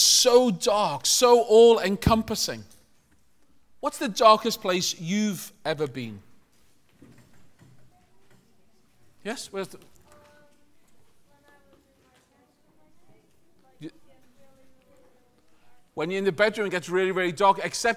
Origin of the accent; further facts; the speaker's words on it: Liverpool, North West England, United Kingdom; born there; I was born in Liverpool, which is neither England, but it's not England either.